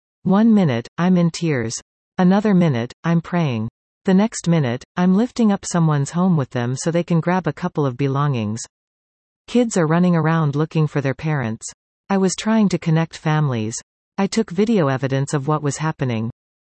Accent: Collingwood, Ontario, Canada; also born or lived in Scotland; I was born in Scotland, but we moved to Collingwood when I was 2½. I went to Mountain View Elementary School, and Collingwood Collegiate Institute.

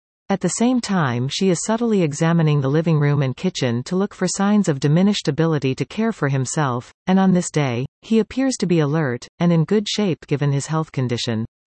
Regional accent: Arnprior, Ontario, Canada; I was born and raised in Arnprior and I am fortunate that it was a small town, until just recently

